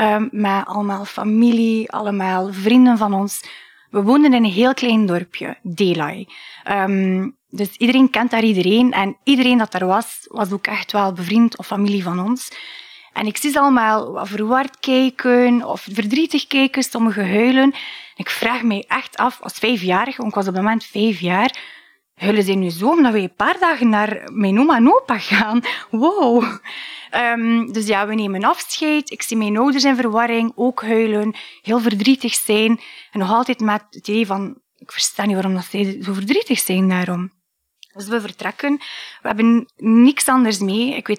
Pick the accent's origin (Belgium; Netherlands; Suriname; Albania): Albania; moved away; Ik ben afkomstig van Albanië. Ik woon hier al 22 jaar. En 22 jaar geleden dus ben ik eigenlijk naar hier gevlucht met mijn ouders, met mijn oma en mijn opa en nog twee jongere zusjes.